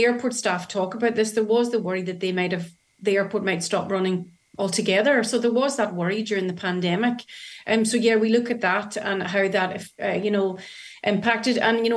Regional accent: Arranmore Island, County Donegal, Ireland; I'm from Arranmore Island. My mother's from Inishree. My father's from Inishgera. I'm 100% Island blood like yourself.

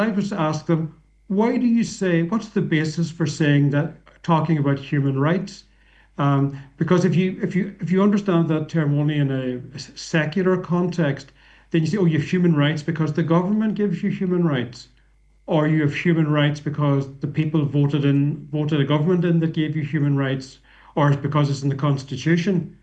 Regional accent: St. Johnston, County Donegal, Ireland; I'm from East Donegal, I'm from St. Johnstone, so there's a strong Protestant culture there that I've grown up among, Presbyterians, Church of Ireland, Methodists.

